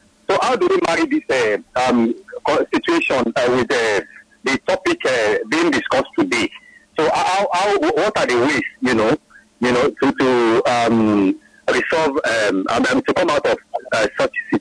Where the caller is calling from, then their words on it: Alakoko, Lagos, Nigeria; I'm calling from Alakoko, Lagos.